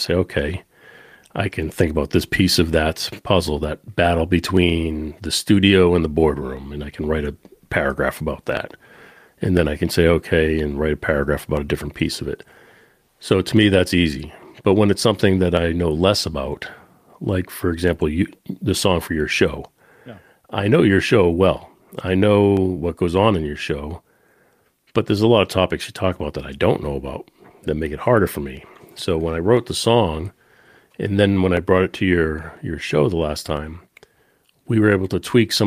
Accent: Boston, Massachusetts, United States; also born or lived in Tennessee; where I'm from Boston, which is the world of rock music, and I live, or primarily lived, out of Tennessee, which is where the home of country music.

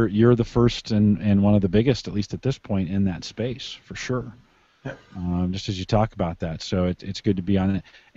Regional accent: California, United States; moved away as an adult; now in Nebraska, United States; Yeah, well, and I'm a Silicon Valley kid, so I grew up in the Bay Area. That's where I'm from. I moved out to Nebraska, 22 years ago to raise a family.

